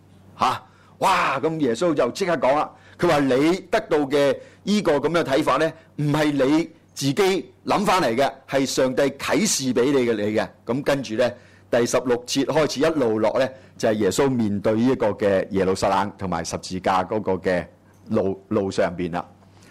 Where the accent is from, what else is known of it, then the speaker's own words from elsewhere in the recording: Guangdong, China; 係我哋廣東人先講到噶嘛